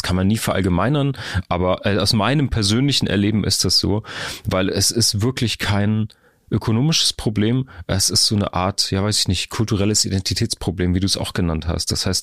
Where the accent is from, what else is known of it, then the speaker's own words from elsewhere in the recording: Karlsruhe, Baden-Württemberg, Germany; moved away; Ich bin in Karlsruhe geboren und aufgewachsen. Also aus dem Ländle, wie du so schön sagst, beziehungsweise aus Baden-Württemberg.